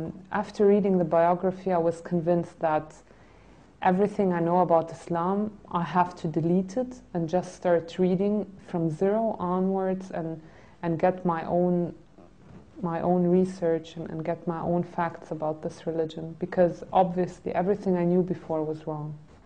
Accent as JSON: {"language": "English", "country": "Germany", "tie": "born or raised there", "said": "I'm Greek. I was born in Germany and I grew up in a very strict traditional Greek Orthodox family."}